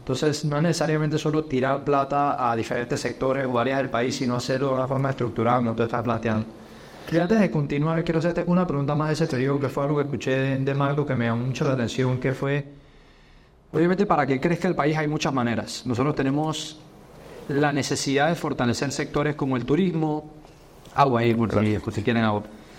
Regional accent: Panama; Y nosotros, como panameños y como país, por supuesto que podemos seguir creciendo

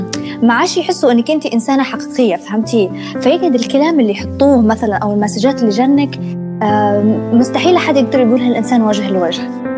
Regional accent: Benghazi, Libya; أنا أصلا من بنغازي، وأنا في بنغازي

